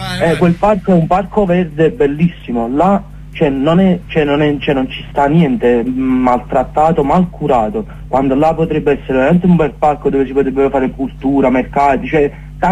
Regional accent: Cercola, Campania, Italy; siamo tre che siamo di Cercola, che Cercola è confinante proprio con Ponticelli, è un componente di Ponticelli.

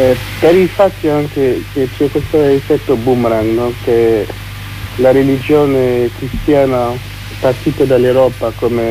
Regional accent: Burkina Faso; Italian is a second language; now in Lecce, Italy; sono del Burkina Faso con Gaben da dire. Sono arrivato in Italia da 2012. Quasi 4 anni, a dicembre 2012, quindi quasi 4 anni che sono qua in Italia.

